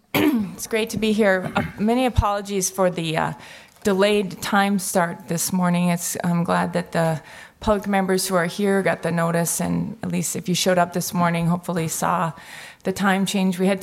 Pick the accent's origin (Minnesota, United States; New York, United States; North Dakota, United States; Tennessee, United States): North Dakota, United States; Williston; I'm originally from Williston, but I've never been in Crosby. This is my first time actually in Crosby